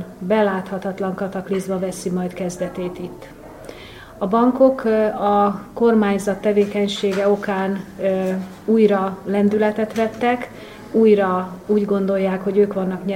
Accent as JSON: {"language": "Hungarian", "region": "Transdanubia", "country": "Hungary", "said": "Én magam dunántúli vagyok, és sajnos gyermekkoromban nem voltam eleget az Alföldön"}